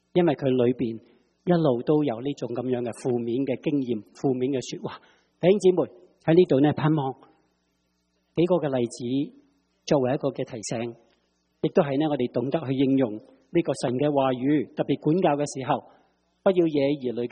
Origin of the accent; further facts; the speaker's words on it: Guangdong, China; 我哋广东人话咩啊？